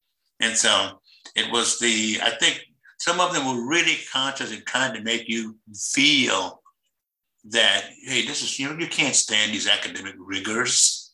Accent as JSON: {"language": "English", "region": "the South", "country": "United States", "said": "look, yeah, I'm from the South, I'm a segregated school, but I got better grades than you."}